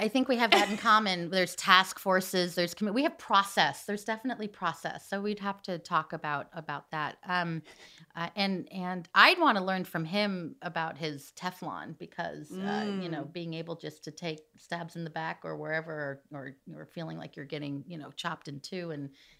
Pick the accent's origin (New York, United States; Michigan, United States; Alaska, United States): New York, United States; Plus, I grew up in New York in the 80s.